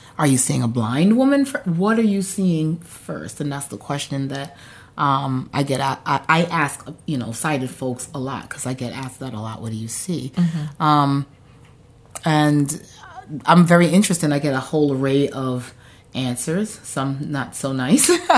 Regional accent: Barbados; especially the blind and visually impaired community here in Barbados, my home country.

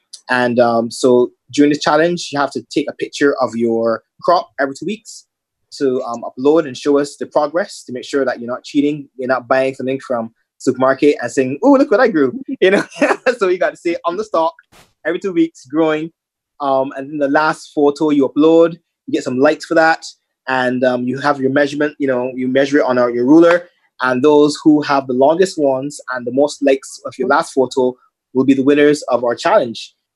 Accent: Dominica; I have family there. So growing up in Dominica, you know, you're kind of inundated in nature and stuff.

